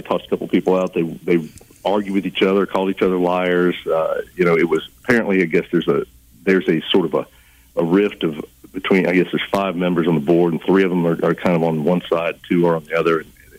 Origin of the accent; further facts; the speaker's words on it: Goshen, Mississippi, United States; I covered city council meetings in my hometown of Goshen, Mississippi